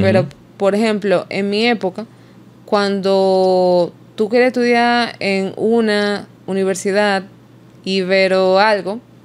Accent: Santo Domingo, Dominican Republic; aquí en un aula, en Santo Domingo, la mayoría somos de Santo Domingo.

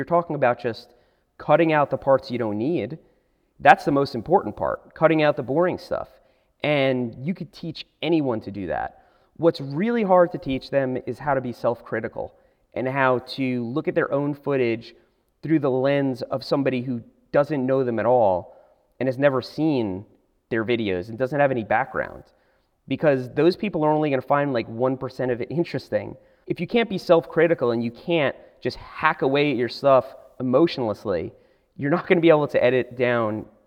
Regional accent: New York, United States; also born or lived in Miami; You know, growing up in New York, it was really cold.

